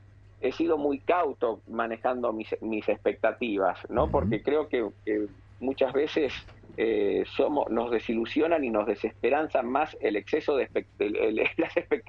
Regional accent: Argentina; Yo estoy aquí trabajando, no estoy viviendo, ¿no? Sigo siendo un argentino más.

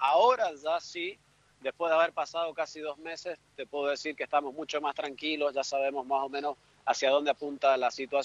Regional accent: Mendoza, Argentina; moved away as an adult; now in Granada, Spain; Yo soy de Mendoza, sí, sí.

